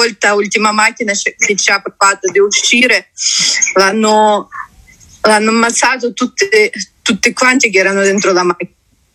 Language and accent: Italian; Kherson, Kherson Oblast, Ukraine; Italian is a second language; now in Italy; io vengo da Kherson.